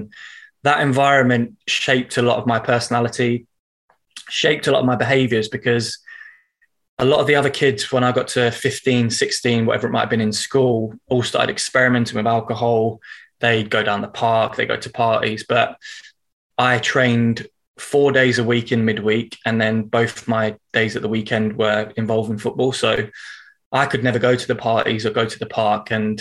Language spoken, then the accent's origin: English; London, United Kingdom; moved away; I'm an adopted Northerner, so I've only been up here for a month. A year. I'm originally from South London, grew up on sort of a council estate there.